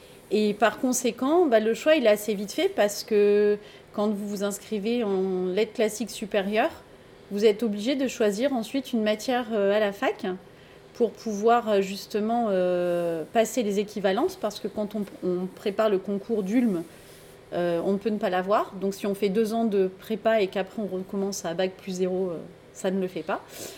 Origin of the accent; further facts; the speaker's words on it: Provence-Alpes-Côte d'Azur, France; Alors moi je suis originaire des Alpes-Maritimes. J'ai fait 15 ans dans les Alpes-Maritimes, 5 ans ensuite à Fayence. Et là j'ai déménagé.